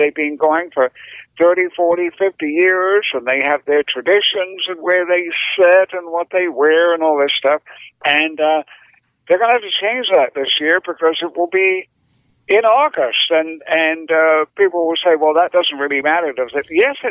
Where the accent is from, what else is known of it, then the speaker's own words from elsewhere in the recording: United Kingdom; I'm actually British, although it doesn't sound like it anymore.